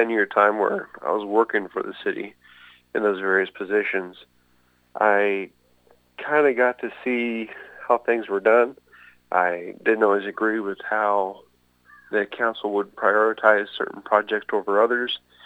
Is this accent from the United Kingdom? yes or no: no; Missouri, United States; I am from Nottoway County, born here, raised here, and I live here currently.